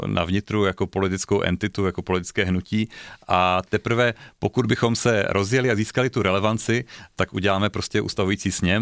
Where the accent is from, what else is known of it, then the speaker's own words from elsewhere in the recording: Havířov, Moravian-Silesian Region, Czechia; Já jsem ze Severní Moravy, z Havířova, vyrůstal jsem prostě v prostředí, které bylo jiné než tady, než mají lidi představu tady ve velkých městech